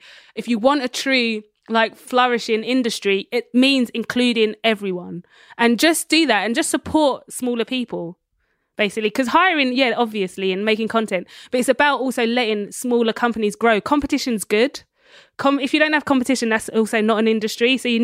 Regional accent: United Kingdom; because I watch a lot of American TV, as every Brit does.

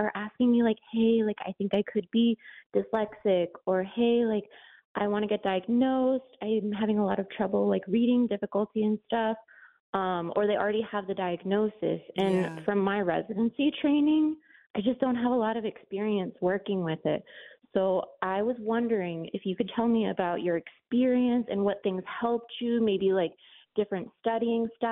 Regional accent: Miami, Florida, United States; So I'm from Miami. I'm a pediatrician out here.

